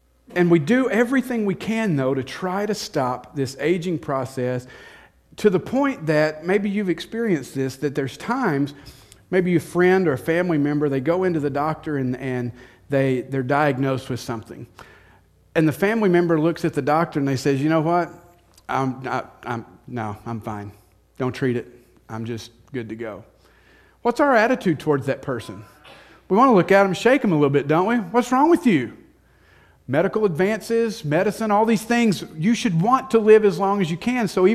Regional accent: Texarkana, United States; And I can remember growing up in Texarkana

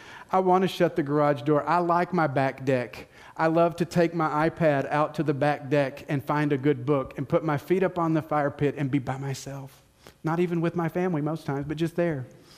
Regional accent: the South, United States; You can tell I grew up in the South, right?

